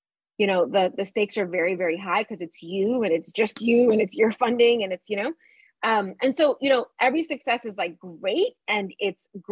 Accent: Nigeria; born there; also born or lived in Liberia; I'm an immigrant, right? My family is from West Africa. My mom and dad are from Ghana. I was born in Nigeria. We lived in Liberia for a period of time and then came here.

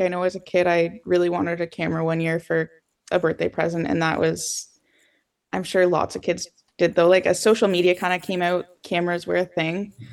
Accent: West Lorne, Ontario, Canada; So I'm West Lorne, Ontario. I grew up on a cash crop farm there, and we have beef cattle as well.

